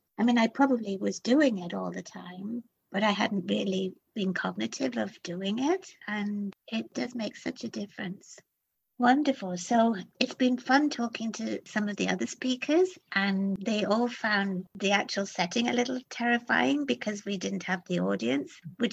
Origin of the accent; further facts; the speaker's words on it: United Kingdom; And I said, but Tanya, I'm British. I don't do that.